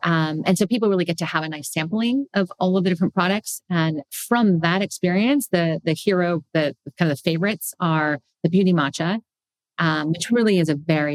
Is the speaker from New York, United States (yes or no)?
no; California, United States; I mean, I came from the Bay Area, for God's sake.